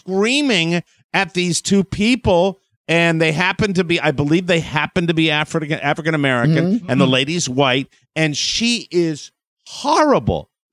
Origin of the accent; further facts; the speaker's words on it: Ireland; Well, I'm an Irishman. I like to sit at the bar.